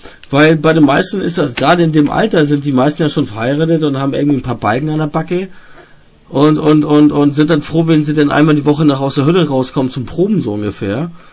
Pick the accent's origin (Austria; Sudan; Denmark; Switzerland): Denmark; now in Germany; Ich komme aus Dänemark.